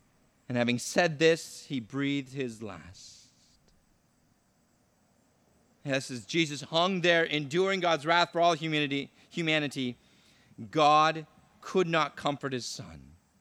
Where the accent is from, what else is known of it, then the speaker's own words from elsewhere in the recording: California, United States; Growing up in California, I know a thing or two about earthquakes